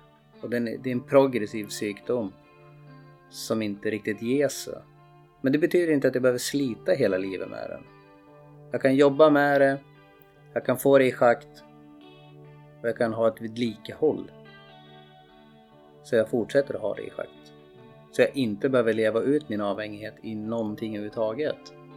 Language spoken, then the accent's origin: Swedish; Sundsvall, Västernorrland County, Sweden; Jag är nog född och uppväxt i Sundsvall.